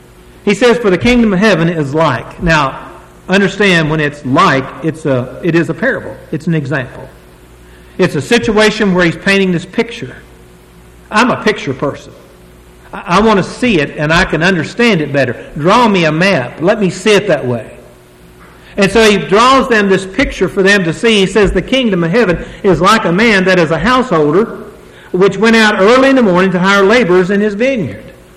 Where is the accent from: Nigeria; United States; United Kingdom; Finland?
United States; Summit, Kentucky; Now, I was raised in Summit, Kentucky. And I was telling this fine brother a while ago, we do wear shoes in Kentucky.